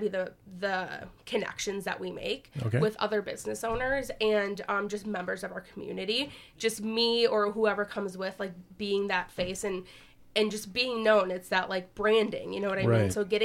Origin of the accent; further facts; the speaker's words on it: Mankato, Minnesota, United States; now in Faribault, United States; So, fun fact for you, I'm from Mankato originally.